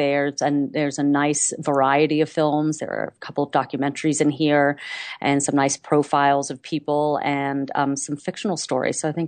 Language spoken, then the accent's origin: English; New Zealand; moved away; I'm a New Zealander. I grew up there.